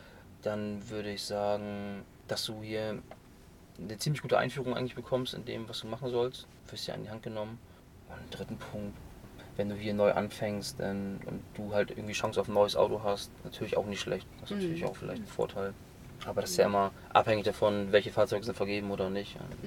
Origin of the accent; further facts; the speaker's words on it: Kutenholz, Lower Saxony, Germany; ich komme ja aus Kutenholz und ist ja auch im Landkreis Stade